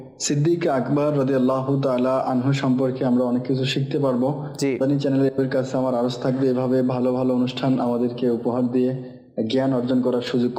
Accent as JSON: {"language": "Bangla", "town": "Rangpur", "region": "Rangpur Division", "country": "Bangladesh", "tie": "born or raised there", "said": "আমার বাড়ি রংপুর।"}